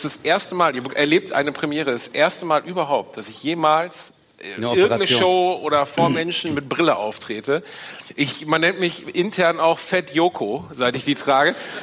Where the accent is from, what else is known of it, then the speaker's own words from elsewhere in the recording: Gelsenkirchen, North Rhine-Westphalia, Germany; Ich bin in Gelsenkirchen aufgewachsen, an der Grenze zu Essen-Krai.